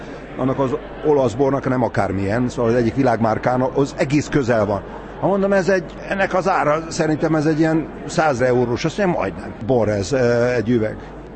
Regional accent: Hegykő, Győr-Moson-Sopron, Hungary; Ráadásul én bortermelő vidékről származom, Sopron környékéről, hegykörről.

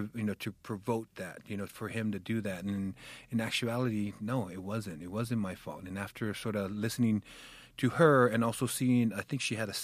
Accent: Hawaii, United States; I grew up in a very poor family, but it was, you know, growing up in Hawaii, poor is a lot better than anywhere else, I think, in the world.

